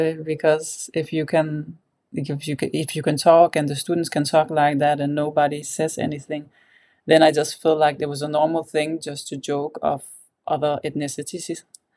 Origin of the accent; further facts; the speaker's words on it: Denmark; My background is Palestinian, but I was born and raised in Denmark. And the first 10 years of my life, it was very Arabic, traditional way I was raised. And after I was 10 years old, it was more like modern, not so much religion